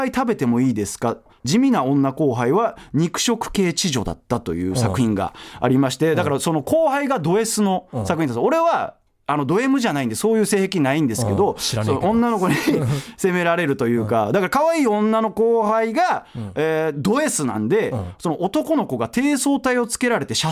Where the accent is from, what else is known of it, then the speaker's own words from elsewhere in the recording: Takasaki, Gunma, Japan; 俺の地元そんなにエロビトいんのかと思ってよ、そんなに需要あんのか高崎と。